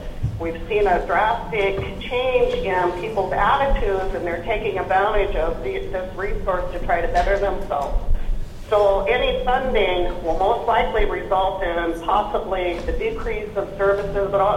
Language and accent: English; Dillingham, Alaska, United States; I was born and raised in Dillingham and have been a resident of the Bristol Bay region all of my life, which is 42 years.